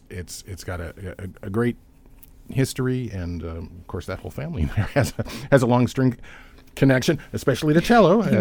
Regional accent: Cleveland, Ohio, United States; I grew up in Cleveland.

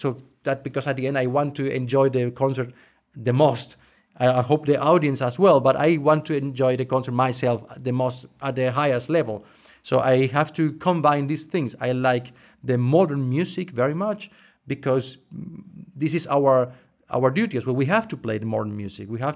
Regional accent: Medellin, Antioquia, Colombia; In fact, I was born in Medellin in Colombia, and I went to school there

